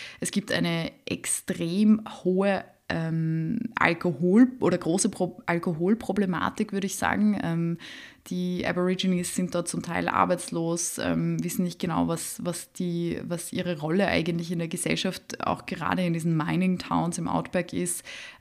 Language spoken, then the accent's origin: German; Vienna, Austria; ich komme aus Wien, da sind die Leute traditionell unfreundlich und recht reserviert. Und haben sonst eigentlich nur recht unfreundliche Schmähs auf der Lippe, was ich ja persönlich sehr sympathisch finde. Ich bin ja durch und durch Wienerin.